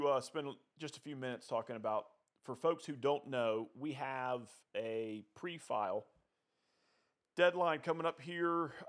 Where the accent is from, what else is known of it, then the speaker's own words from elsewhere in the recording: Somerville, United States; now in Rock Hill, United States; I hail from Somerville, but living up here in Rock Hill for now, what, almost 20 years